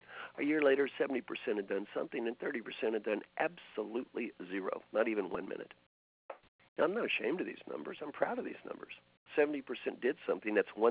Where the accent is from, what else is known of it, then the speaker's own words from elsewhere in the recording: Valley Station, Kentucky, United States; When I was brought up in Valley Station, Kentucky, we were all poor.